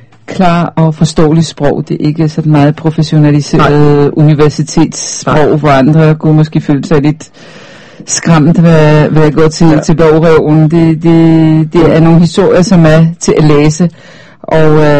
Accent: Poland; now in Denmark; Det er mit indtryk, at man i Danmark med en der hvor jeg kommer fra i Polen i hvert fald

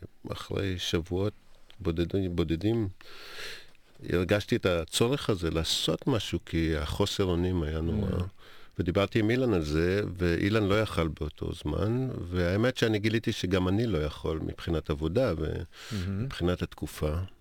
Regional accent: Rishon LeZion, Central District, Israel; born there; נולדתי בראשון, אבל

